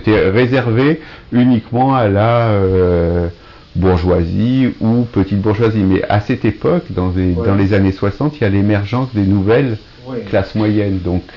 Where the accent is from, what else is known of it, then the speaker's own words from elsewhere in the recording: Paris, Île-de-France, France; born there; Je suis né à Paris le 12 juillet 51.